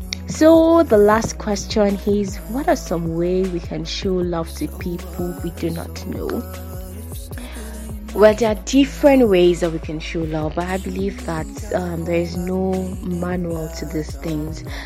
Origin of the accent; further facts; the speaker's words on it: Nigeria; In case you don't know, I'm Nigerian.